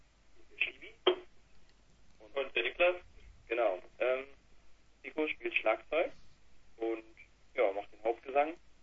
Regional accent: Gummersbach, North Rhine-Westphalia, Germany; Genau, wir kommen aus Gummersbach. Es ist im schönen NRW.

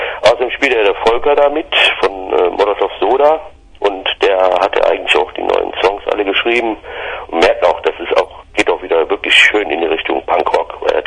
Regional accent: Cologne, North Rhine-Westphalia, Germany; Ich bin Kölner und ich finde

